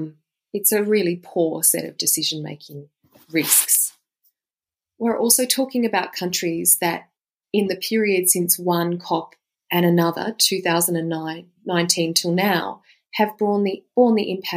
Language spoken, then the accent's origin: English; Australia; So, I mean, I obviously I'm an Australian, I am a lawyer